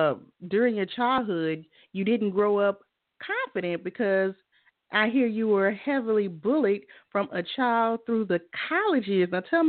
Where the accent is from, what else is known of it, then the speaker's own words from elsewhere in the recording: the South, United States; you know, we're from the South where everybody is big because at one point New Orleans was like the number one fattest city in America.